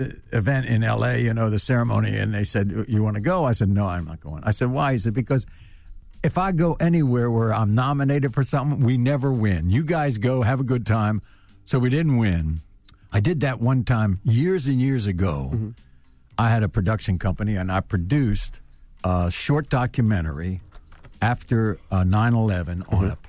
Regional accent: Washington, District of Columbia, United States; I grew up in Washington, D.C., so I'm kind of a local kid, and I've been around government most of my life.

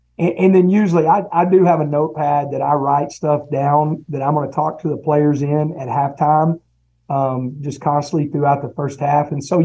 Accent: Texas, United States; You know, I'm from Texas, you know, born in Texas, never coached anywhere else, never lived anywhere else.

